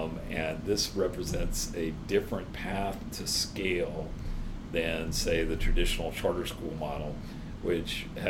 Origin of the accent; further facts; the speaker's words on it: Arizona, United States; at least I see in my home state of Arizona